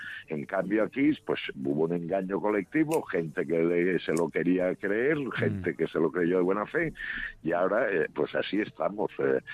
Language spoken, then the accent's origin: Spanish; Barcelona, Catalonia, Spain; yo soy de aquí, ¿de dónde quieren que me vaya? A ver, dígame usted, porque yo soy nacido en Barcelona